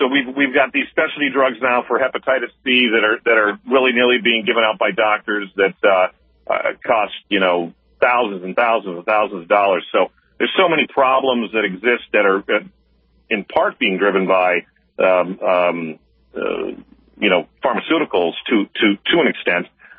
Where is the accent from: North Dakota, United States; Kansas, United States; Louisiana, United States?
North Dakota, United States; Bismarck; now in Sioux Falls, United States; I'm from Bismarck originally, and I just moved back to the real world, Sioux Falls, in December of this past year.